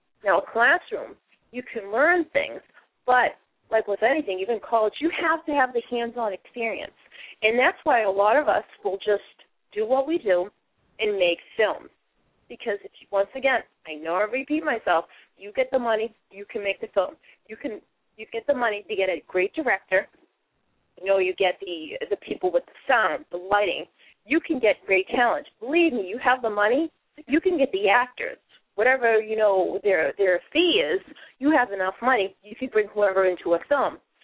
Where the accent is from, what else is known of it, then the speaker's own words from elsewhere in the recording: Massachusetts, United States; accent: Boston; I don't feel like I really want to get rid of my Boston accent. I actually get roles because of my Boston accent.